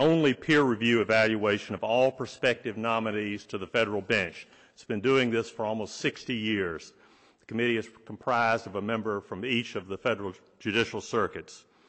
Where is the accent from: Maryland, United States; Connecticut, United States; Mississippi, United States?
Mississippi, United States; Jackson; from Jackson, Mississippi, and I practice there with Bradley Arendt.